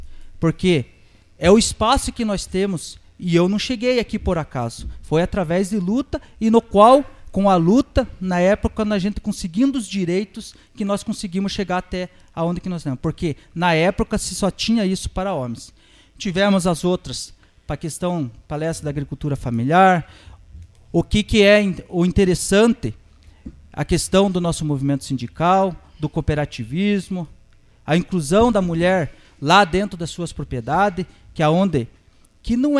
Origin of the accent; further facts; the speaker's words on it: Boa Ventura, Brazil; E quando a gente chega numa dessas cidades, eles perguntam de onde que vocês são. Somos de Boa Ventura.